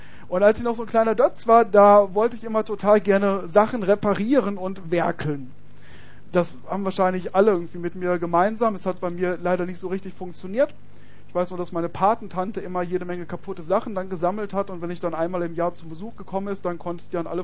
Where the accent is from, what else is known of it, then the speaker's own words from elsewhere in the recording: North Rhine-Westphalia, Germany; Und bei uns im Ruhrgebiet ist das total normal.